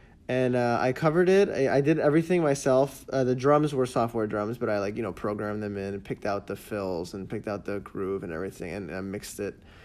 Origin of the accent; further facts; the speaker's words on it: Miami, Florida, United States; born there; I was born in Miami, but I still hate it.